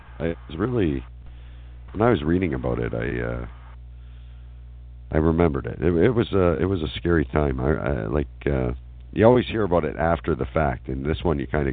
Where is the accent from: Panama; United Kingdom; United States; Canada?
Canada; See, I'm from Canada, eh, Mike?